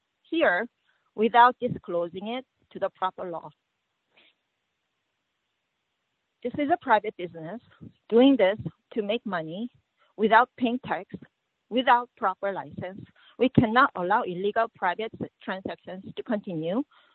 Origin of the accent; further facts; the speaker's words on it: Seoul, South Korea; now in United States; I'm an immigrant from Seoul, Korea. My family came here in the 80s, and we have lived in the area for over 40 years.